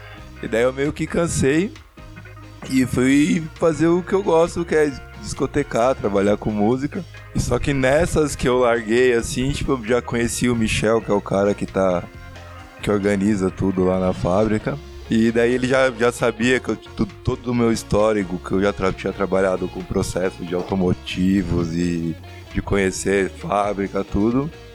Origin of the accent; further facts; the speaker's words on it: São Paulo, Brazil; Eu sou do ABC Paulista, né?